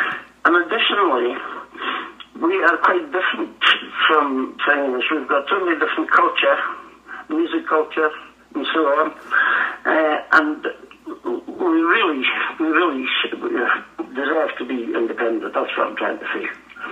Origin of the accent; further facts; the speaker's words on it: Scotland, United Kingdom; No, no, I must admit, not as a younger man. I had no interest in politics as a young man.